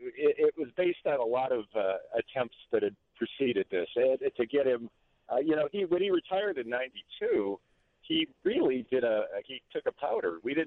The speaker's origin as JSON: {"language": "English", "region": "Midwest", "country": "United States", "tie": "born or raised there", "said": "I theorize it's because I grew up in the Midwest"}